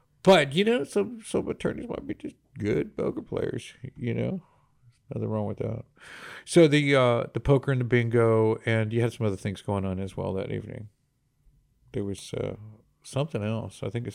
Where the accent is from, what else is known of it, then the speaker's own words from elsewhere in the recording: Texas, United States; Yeah, because we're born in the 90s. We're Texan.